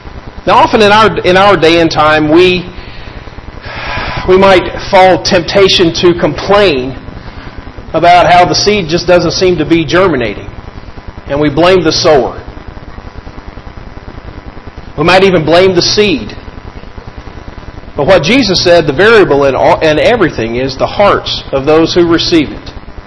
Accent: Kentucky, United States; also born or lived in Indiana; I'm from Kentucky, but I've almost spent more time in Indiana than I have been in Kentucky.

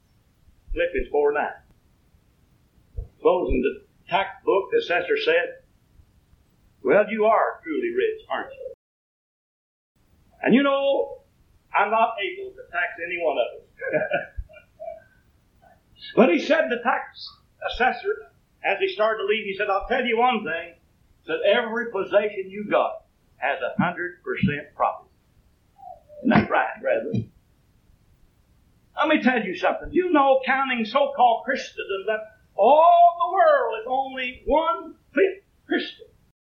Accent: United States; thank God I'm an American.

